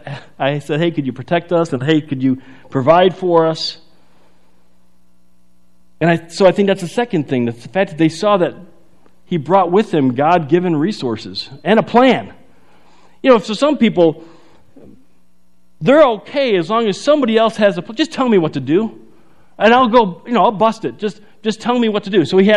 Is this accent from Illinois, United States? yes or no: yes; Chicago, Illinois, United States; listen, I was raised in Chicago, and snow, we just laugh at it.